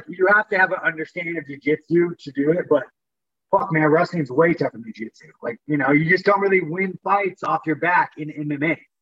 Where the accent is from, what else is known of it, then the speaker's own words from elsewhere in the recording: Corona, California, United States; Corona, fucking Inland Empire, Southern California.